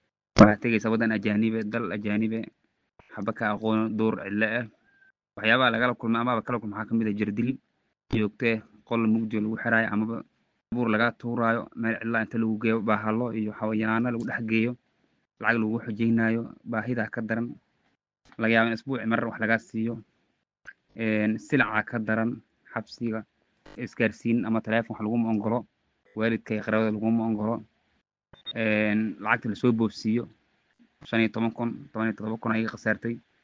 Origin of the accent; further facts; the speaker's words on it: Beledweyne, Hiran, Somalia; maanta waxaan joogaa dalkayga hooyo, magaaladayda hooyo, magaalada Beledweyne.